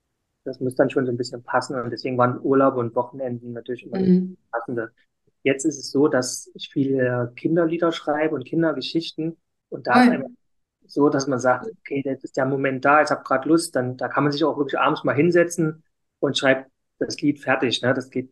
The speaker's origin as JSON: {"language": "German", "region": "Saxony", "country": "Germany", "accent": "Saxon", "said": "bis dahin, wo man als Zuhörer kein Ohrenbluten bekommt, meinem sächsischen Dialekt, würde ich das dann noch ausweiten können"}